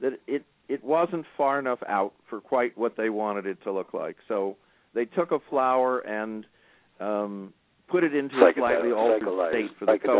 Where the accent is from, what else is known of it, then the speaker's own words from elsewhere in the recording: Los Angeles, California, United States; I grew up in Los Angeles, but I was I almost lived in Greenwich. I did for a summer and then decided that I was going to go back to California